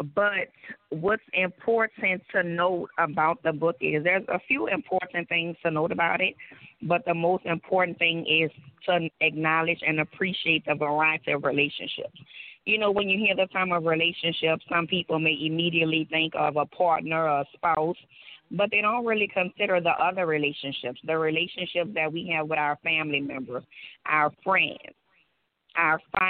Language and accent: English; New Orleans, Louisiana, United States; I'm from New Orleans, Louisiana, born and raised.